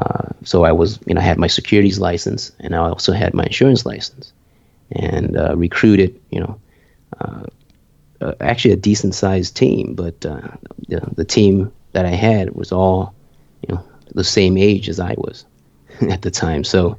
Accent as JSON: {"language": "English", "country": "Vietnam", "tie": "born or raised there", "said": "Growing up in Vietnam, every day, 3 years old, all the way to 5 years old, I saved every bit of it."}